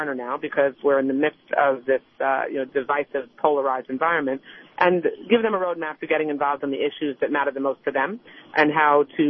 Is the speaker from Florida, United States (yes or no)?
yes; Florida, United States; Rick Scott in my home state